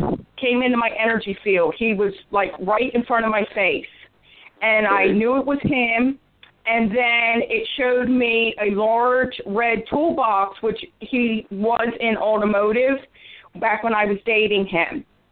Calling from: Philadelphia, Pennsylvania, United States; Yes, I'm calling from Philadelphia, PA.

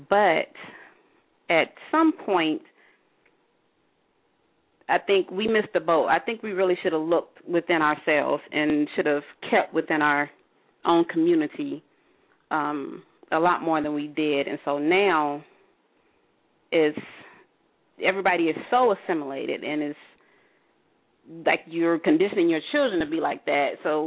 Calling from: North Carolina, United States; I'm calling from North Carolina.

